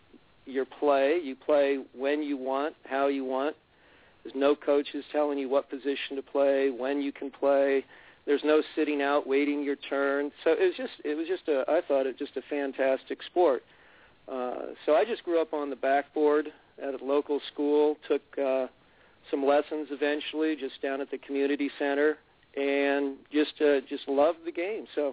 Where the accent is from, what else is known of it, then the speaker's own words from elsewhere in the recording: Walnut Creek, California, United States; Well, Bill, I grew up in the East Bay in Walnut Creek, and that was in the late 50s, early 60s when I got started.